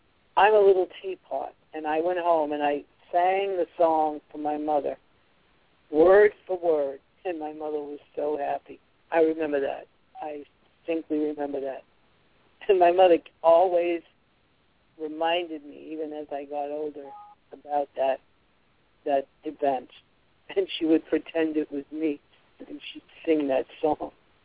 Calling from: Louisiana, United States; Calling from Louisiana.

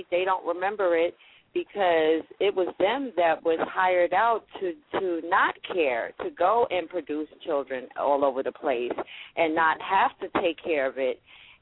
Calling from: Louisville, Kentucky, United States; I'm calling from, yes, I'm calling from Louisville, Kentucky.

